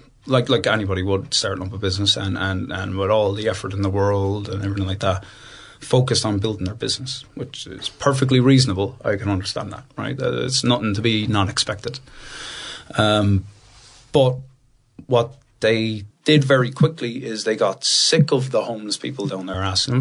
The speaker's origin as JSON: {"language": "English", "town": "Cork", "region": "Munster", "country": "Ireland", "said": "it does remind me of where I'm from in Ireland. I'm from Cork in Ireland, which is right down the south, if you imagine."}